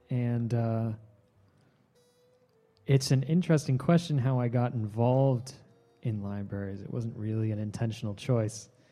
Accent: Los Angeles, California, United States; I was coming from Los Angeles to New York. I'm born and raised in Los Angeles.

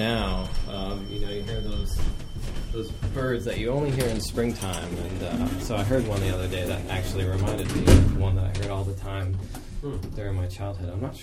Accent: Connecticut, United States; I grew up in in Connecticut, but it was very much in the woods.

